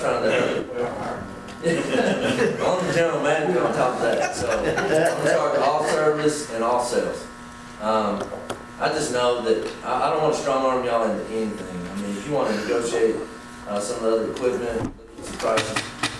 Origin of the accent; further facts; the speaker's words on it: Texas, United States; I was born and raised in East Texas, and I'm in charge of all three branches.